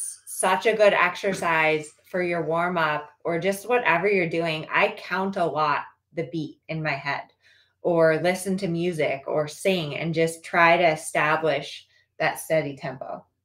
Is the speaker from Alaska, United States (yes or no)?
no; Colorado, United States; now in California, United States; I grew up in Colorado. My mom still lives in Colorado, but I left and moved to California.